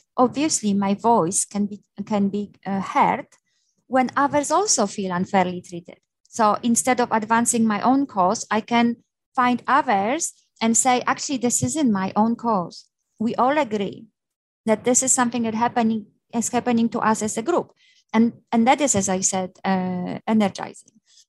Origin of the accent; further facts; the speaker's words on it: Poland; I mentioned in the beginning that I come from Poland and this is where the peaceful revolution happened.